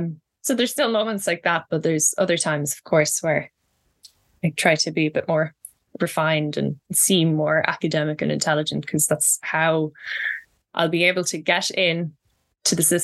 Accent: Midlands, Ireland; accent: Midlands country accent; You know, when I first went to college, I was made fun of for my you know, Midlands country accent. And this is the accent I use when I'm talking to people not from Ireland

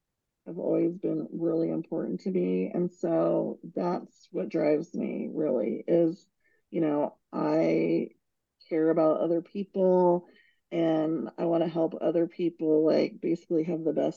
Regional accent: Kansas City, United States; I grew up in Kansas City.

